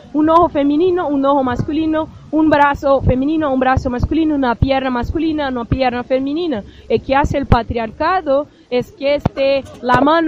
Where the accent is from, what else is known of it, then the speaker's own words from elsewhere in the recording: Brazil; soy de Brasil. Hago parte del colectivo feminista afrobrasileño en la ciudad de Río, colectivo Madalena Anastasia.